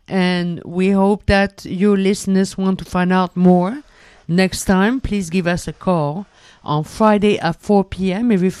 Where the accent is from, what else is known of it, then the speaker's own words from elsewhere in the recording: Basque Country, Spain; moved away; It reminded me of times when I was growing up in the Basque Country.